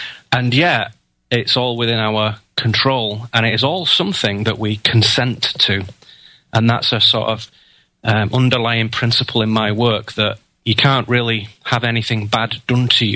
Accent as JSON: {"language": "English", "country": "United Kingdom", "said": "Well, I am a British philosopher"}